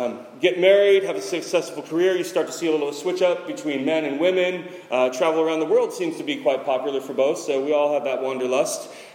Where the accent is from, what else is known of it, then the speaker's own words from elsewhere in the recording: Boise, Idaho, United States; because I remember when I was growing up in Boise, Idaho, my biggest goal was to get the heck out of Boise, Idaho.